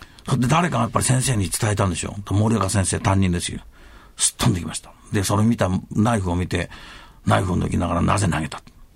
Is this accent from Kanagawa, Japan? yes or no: no; Shizuoka, Japan; also born or lived in Asakusa, Tokyo; はい、父親廃病になりまして、それでこちらへ転地ということで。